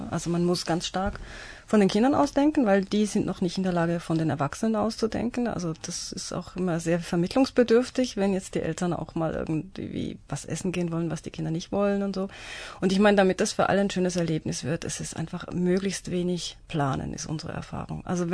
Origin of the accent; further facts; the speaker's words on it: Switzerland; now in Berlin, Germany; dass ich komme aus der Schweiz und mein Mann auch. Und wir sind jetzt in Berlin.